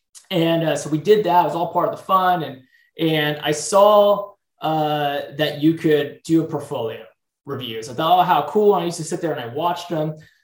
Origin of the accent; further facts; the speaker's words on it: San Diego, California, United States; I'm in San Diego at this time. I grew up in San Diego, California